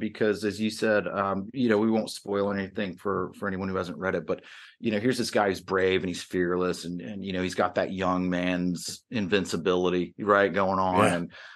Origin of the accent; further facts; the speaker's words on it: Atlanta, Georgia, United States; also born or lived in New York; I grew up in the Atlanta area after my family had moved down from New York, and spent my teens and early 20s down in that area.